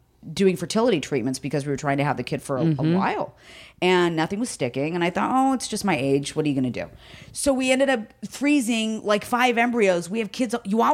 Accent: Downey, California, United States; I mean, I might be from LA, but I was born and raised in Downey.

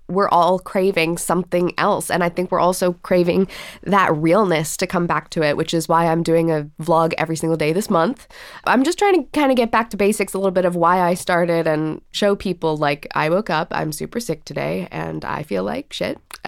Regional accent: Canada; moved away as an adult; now in United Kingdom; I'm originally from Canada. I moved to the UK when I was 19.

